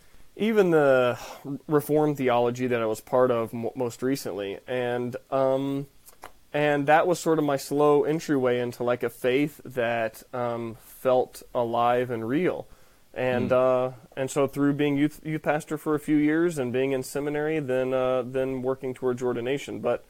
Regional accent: Georgia, United States; growing up in Georgia, I didn't know any Lutherans.

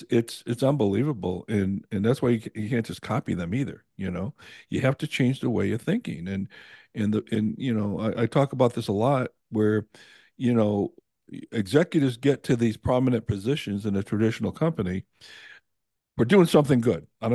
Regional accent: Glastonbury, Connecticut, United States; now in Phoenix, United States; we're having dinner at Max Fish in Glastonbury, Connecticut," which happened to be my hometown. I lived in South Glastonbury

